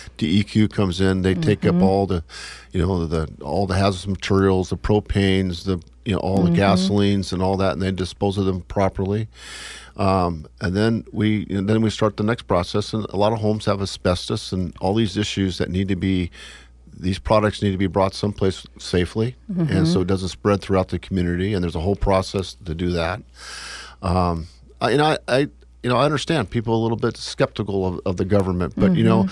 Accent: Oregon, United States; Well, first, Oregon doesn't have very many disasters. I'm from Oregon.

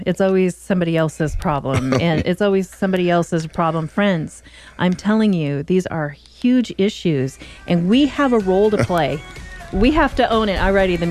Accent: Oregon, United States; because here in Oregon, as I was raised in Oregon, and this is where I met the Lord

